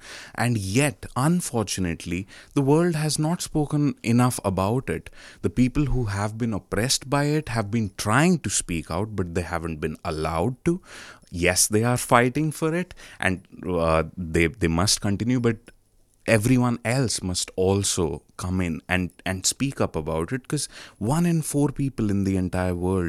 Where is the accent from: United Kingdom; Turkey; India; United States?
India; Rohtak, Haryana; now in Melbourne, Australia; in Kolkata, and in Rohtak, which is my hometown.